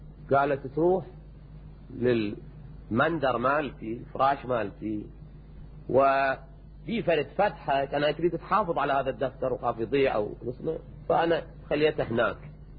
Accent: Najaf, Najaf Governorate, Iraq; بس أنا من النجف لكن ما أذكر كلمتها إلى الآن

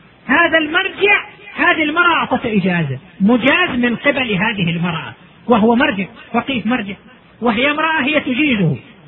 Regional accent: Saudi Arabia; في إحصائية حتى عندنا هنا في بلدنا، أن الخريجات من الجامعات عندنا في السعودية

